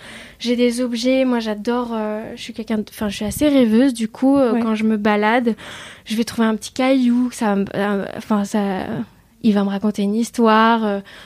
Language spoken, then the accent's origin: French; Vietnam; dû à mon enfance au Vietnam